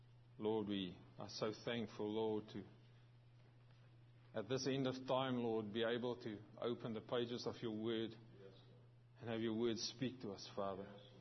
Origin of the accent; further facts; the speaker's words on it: South Africa; moved away as an adult; now in New Zealand; I grew up in South Africa, was born in South Africa, and moved to New Zealand about 10 years ago.